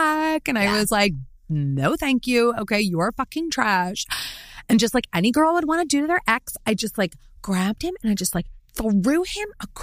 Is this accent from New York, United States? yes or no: yes; New York, United States; Like, as a New Yorker, like, I feel so sad.